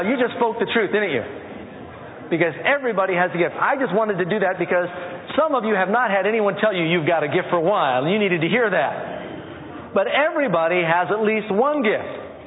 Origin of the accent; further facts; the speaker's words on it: New York City, New York, United States; When I was growing up in New York City, I lived in apartment buildings, two or three different apartment buildings